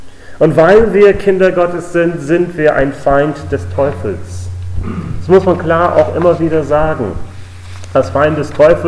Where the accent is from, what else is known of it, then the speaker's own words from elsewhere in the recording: Richmond, Virginia, United States; Ich komme aus den Vereinigten Staaten, ich komme aus Richmond, Virginia, der Hauptstadt der Süden damals.